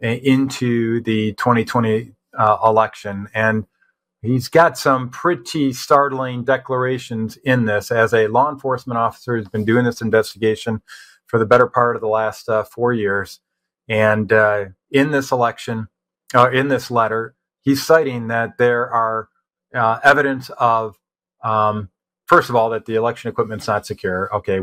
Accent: Michigan, United States; particularly in my home state of Michigan.

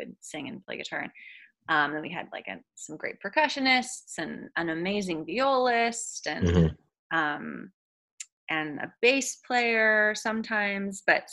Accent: Los Angeles, California, United States; also born or lived in France; No, I grew up in Los Angeles and in France. So we went back and forth.

